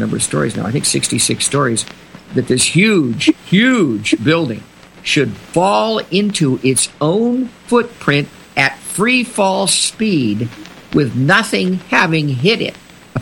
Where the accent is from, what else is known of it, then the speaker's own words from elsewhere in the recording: New York City, New York, United States; born there; I know that I was born in New York City.